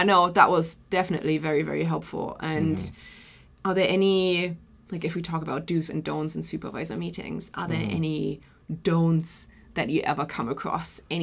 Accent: Germany; Because obviously I'm from Germany

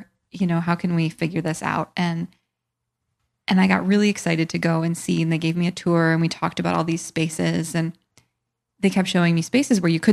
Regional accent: Michigan, United States; I'm from Michigan. I kind of understand.

